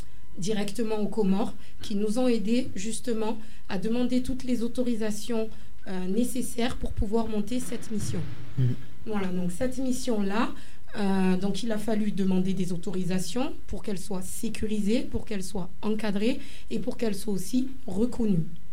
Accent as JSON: {"language": "French", "town": "Marseille", "region": "Provence-Alpes-Côte d'Azur", "country": "France", "said": "Parce que nous sommes Marseillais et on s'est rendu compte que nous étions dans une ville qui était cosmopolite."}